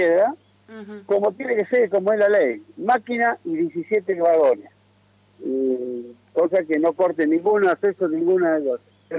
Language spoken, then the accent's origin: Spanish; Azul, Buenos Aires Province, Argentina; yo soy de Azul, está claro